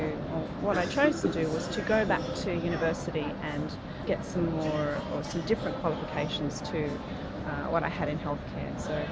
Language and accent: English; Melbourne, Victoria, Australia; I was born and raised in Melbourne.